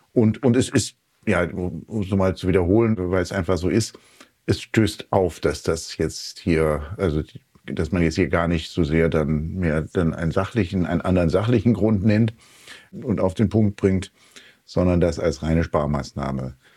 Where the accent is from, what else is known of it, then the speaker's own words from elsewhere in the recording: Berlin, Germany; Alles keine schönen Geschichten, nichts, worauf man als Berliner stolz sein kann.